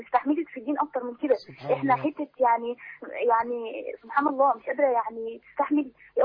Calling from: Mansoura, Dakahlia, Egypt; من المنصوره.

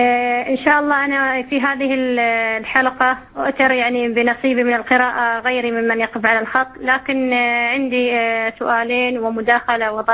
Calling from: United Arab Emirates; من الإمارات.

